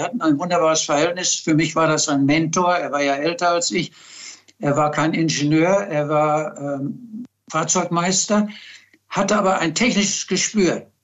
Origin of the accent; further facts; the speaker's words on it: Bochum, North Rhine-Westphalia, Germany; ich bin aus Bochum und wir lebten in München.